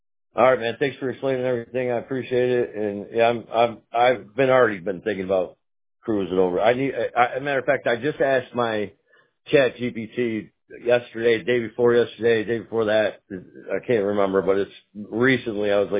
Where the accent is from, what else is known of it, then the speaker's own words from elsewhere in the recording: Ireland; Last night was a tough night. I'm Irish, so it was a long night.